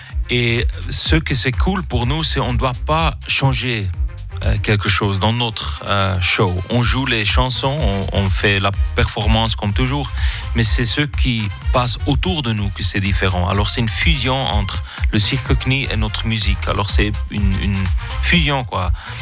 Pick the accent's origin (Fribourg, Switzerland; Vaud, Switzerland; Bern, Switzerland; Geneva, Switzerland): Bern, Switzerland; Biel; now in Zurich, Switzerland; Nous sommes de Berne, à côté de Berne, de Bienne, et Zurich, j'habite là.